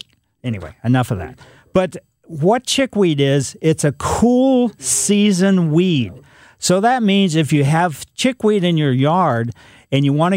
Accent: Ellisville, United States; That was, you know, growing up in Ellisville.

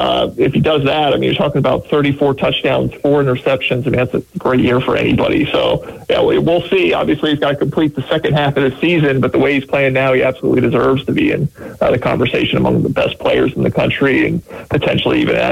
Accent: New Jersey, United States; I mean, honestly, I'm from Jersey, so probably a little bit more of a Dunkin' guy.

